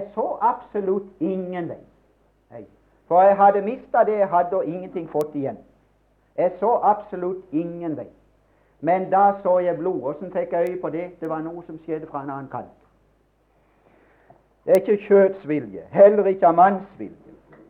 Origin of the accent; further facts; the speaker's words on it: Mosby, Agder, Norway; born there; om jeg virkelig var født hjemme i Mosby der, i heimen min